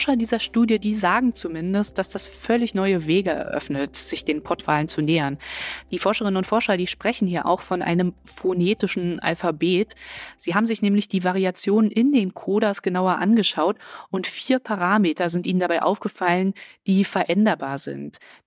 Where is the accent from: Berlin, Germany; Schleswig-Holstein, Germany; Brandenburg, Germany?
Berlin, Germany